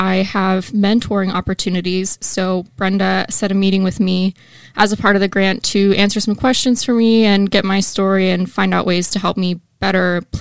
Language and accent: English; Hummelstown, Pennsylvania, United States; now in Gulfport, United States; I'm from Hummelstown, Pennsylvania, actually. I moved to the area about a year and a half ago.